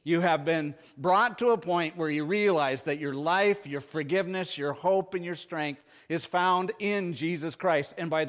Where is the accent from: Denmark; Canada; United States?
Canada; I think sometimes because I'm Canadian